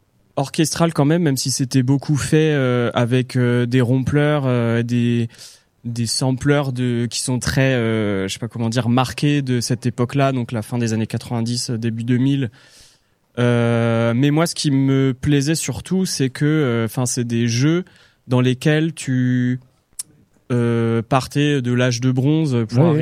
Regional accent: Réunion; also born or lived in Rouen; je suis né à Rouen, j'ai grandi à l'île de la Réunion, après j'ai fait des études un peu dans plein de coins.

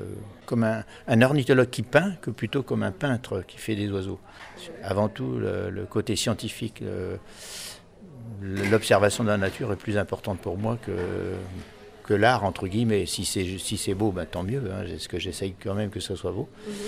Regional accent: Centre-Val de Loire, France; born there; Je suis né en Beauce, là, ici, dans la région.

